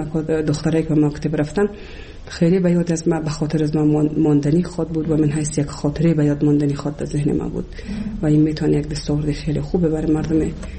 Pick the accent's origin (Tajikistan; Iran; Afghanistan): Afghanistan; Kabul; also born or lived in Bamyan; از ولسوالی شیبر ولایت بامیان هستم. در سال 1356 در یک خانواده روشن فکر ما در ولایت کابل به دنیا آمدم و تحصیلات خودم در کابل و پایان رسادم تا صنف 12 را